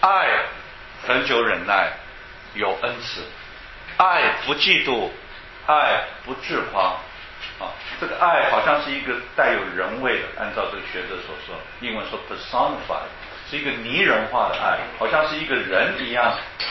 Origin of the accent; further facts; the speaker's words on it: China; 用我们中国人，用我们中国的文化来看